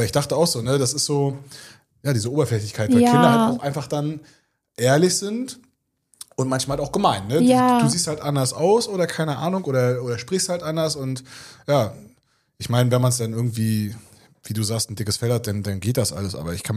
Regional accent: eastern Germany, Germany; Ich komme aus dem Osten und bei uns waren sehr, sehr viel weniger.

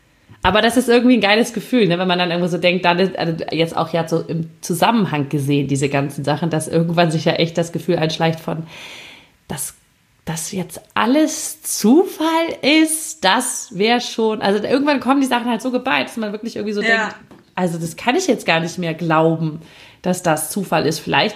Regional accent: Northern Germany, Germany; Habe ich ja was gelernt als Norddeutsche.

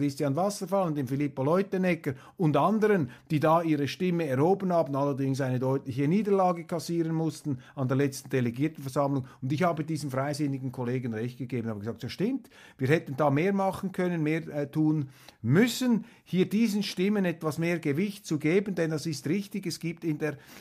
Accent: Switzerland; Und da muss man schon aufpassen als Schweizer, inwiefern man sich da als Abkömmling eines neutralen Landes in einem anderen Land positionieren will.

